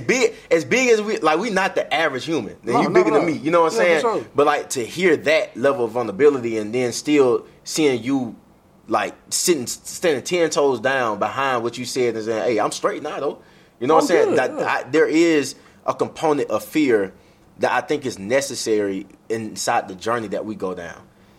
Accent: Center Point, Alabama, United States; I mean, I grew up in Center Point, mm-hmm. went to Ramsey, mm-hmm. right? Ramsey, got folks from Inslee, got folks from Hoover

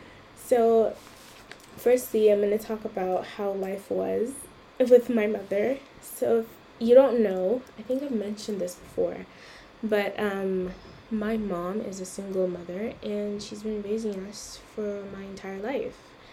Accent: Nigeria; growing up in Nigeria and what I honestly, my two cents on how it is growing up as a Nigerian female, a black Muslim female

